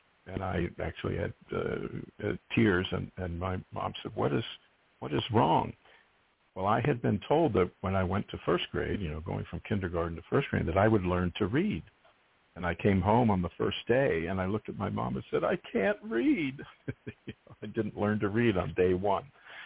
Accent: Pittsburgh, Pennsylvania, United States; Because I was I grew up in Pittsburgh, and the thought of ending up working in Hollywood in motion pictures and television was quite a ways off.

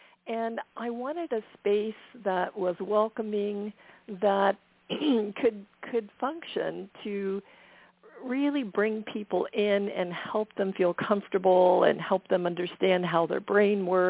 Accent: Ohio, United States; born there; moved away as an adult; And then we made a big move, went to Canada. I was born in Ohio, and anyway, my husband had a job opportunity. We went up to Ontario.

